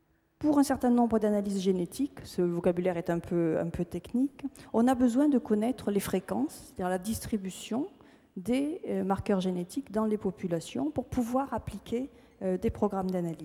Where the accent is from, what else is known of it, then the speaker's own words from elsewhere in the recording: Toulouse, Occitanie, France; accent: Toulouse; Vous entendez mon accent toulousain, les Pyrénées ne sont pas loin